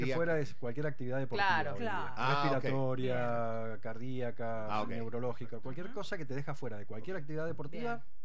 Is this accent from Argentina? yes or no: yes; Godoy Cruz, Mendoza, Argentina; estamos en Godoy Cruz, en muy cerquita, ahí cerca del hipódromo. Esa es la del domicilio paterno, materno, donde yo nací y me crié